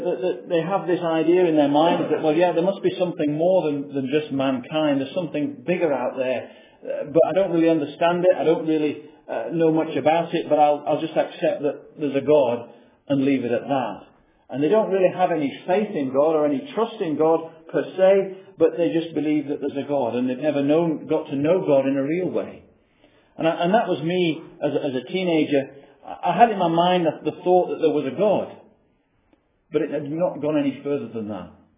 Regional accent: North West England, United Kingdom; as you can gather from my accent, I wasn't brought up in these parts. I was brought up in a village in Lancashire, near to a town called Chorley, between Chorley and Preston, a small village.

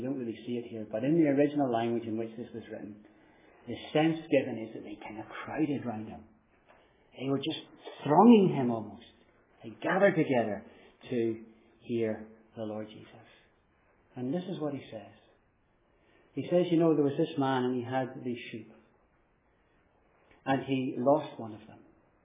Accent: Ireland; accent: Irish; You can tell from my accent, I come from Ireland.

